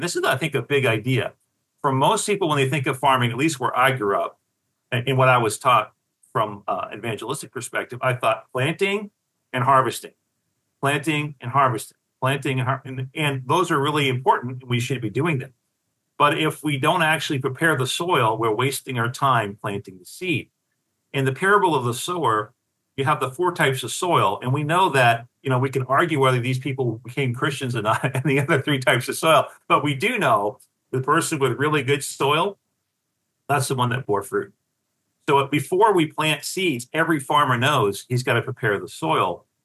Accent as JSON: {"language": "English", "region": "Maine", "country": "United States", "tie": "born or raised there", "said": "And where I grew up in Maine, you know, we had all these beautiful rock walls around these farms."}